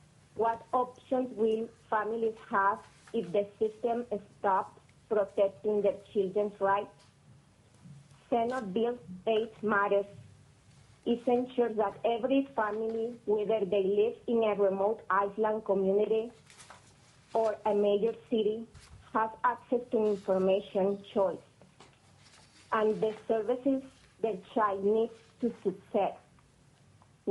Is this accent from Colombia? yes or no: yes; Colombia; English is a second language; now in Ketchikan, United States; I am from Colombia, and I am the mother of John Paul.